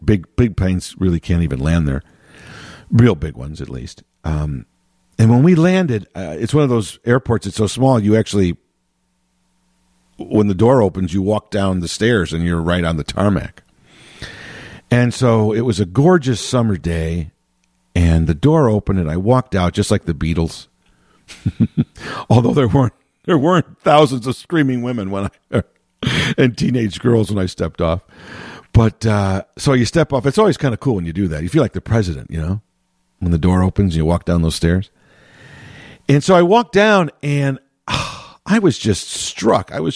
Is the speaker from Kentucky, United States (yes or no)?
no; Chicago, Illinois, United States; I'm from Chicago. Yes, we have skyscrapers, but ours are man-made.